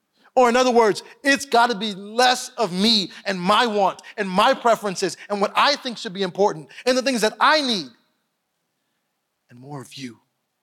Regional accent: Missouri City, Texas, United States; also born or lived in Houston / Sugar Land / Alabama; I'm from Houston, Texas. I grew up Missouri City, Sugar Land, and I love my home, but I left for a little while and I pastored at a church in Alabama for about 12 years

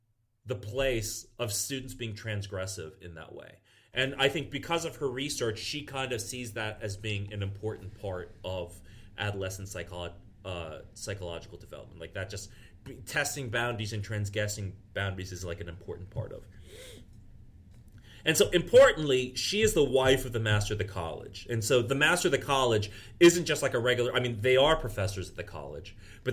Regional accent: Virginia, United States; And there's a lot of that going around back in my home state of Virginia.

